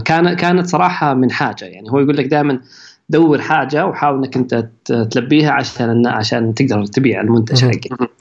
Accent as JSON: {"language": "Arabic", "country": "Saudi Arabia", "said": "لكن احنا عندنا في السعوديه ثقافه مختلفه"}